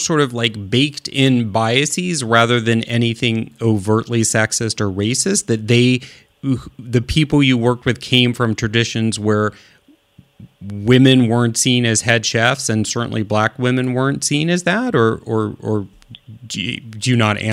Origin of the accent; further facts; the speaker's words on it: Midwest, United States; also born or lived in Oakland, United States; because I grew up in the Midwest. My family's from the East Coast.